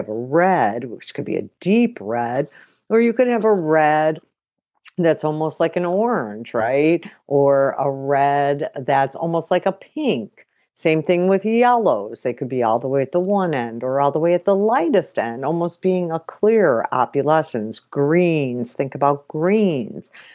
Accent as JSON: {"language": "English", "town": "Chicago", "region": "Illinois", "country": "United States", "tie": "born or raised there", "said": "For me, I'm a Chicagoan, and black is just kind of our dress code. That's where I grew up, and that's where I learned how to dress."}